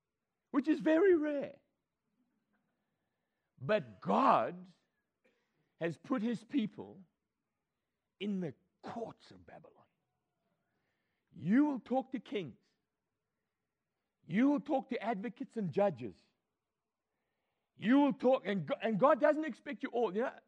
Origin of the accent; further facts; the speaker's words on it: Scotland, United Kingdom; I remember I told you I'm a Scotsman.